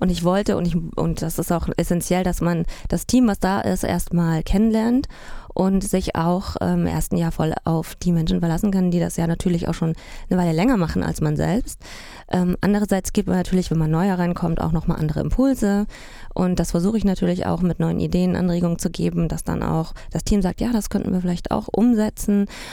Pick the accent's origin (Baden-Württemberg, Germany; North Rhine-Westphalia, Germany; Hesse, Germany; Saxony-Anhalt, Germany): Saxony-Anhalt, Germany; Halle; na, das waren ja meine Wurzeln, ich komme aus Halle-Saale